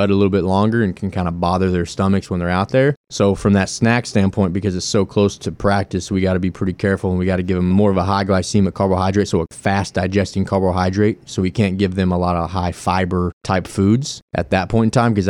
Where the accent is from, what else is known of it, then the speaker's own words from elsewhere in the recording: Kansas, United States; I'm from Kansas. So Kansas City barbecue is that's kind of what I grew up on.